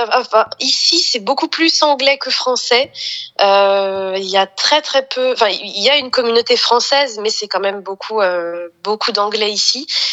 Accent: France; On sent que quand je parle anglais, je suis française, mais j'arrive quand même à me débrouiller.

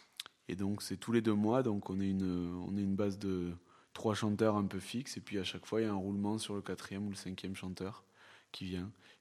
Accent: Toulouse, Occitanie, France; Je suis né à Toulouse et j'ai toujours grandi et vécu à Toulouse.

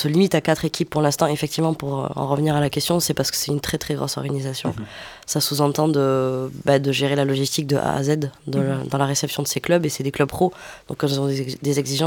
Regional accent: Toulouse, Occitanie, France; Donc c'était tout naturel de réaliser ce tournoi chez nous, à Toulouse.

